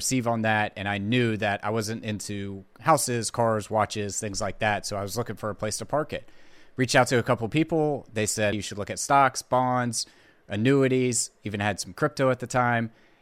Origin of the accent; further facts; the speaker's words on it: Tennessee, United States; also born or lived in Nashville; I'm based out of East Tennessee in the foothills of Appalachia, moved to Nashville back in 2008